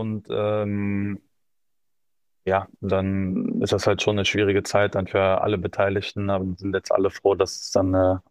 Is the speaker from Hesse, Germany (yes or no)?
no; Cologne, North Rhine-Westphalia, Germany; Ich bin auch in Köln geboren, bin sehr verbunden mit der Stadt, meine ganze Familie wohnt hier.